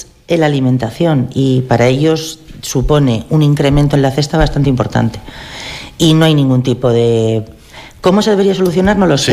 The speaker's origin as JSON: {"language": "Spanish", "region": "Basque Country", "country": "Spain", "moved": "yes", "said": "Del País Vasco."}